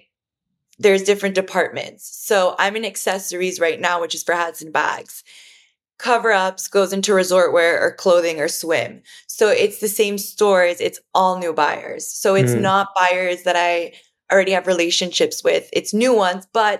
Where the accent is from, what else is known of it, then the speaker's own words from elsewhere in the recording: Miami, Florida, United States; growing up in Miami, our uniform was bathing suit cover-ups.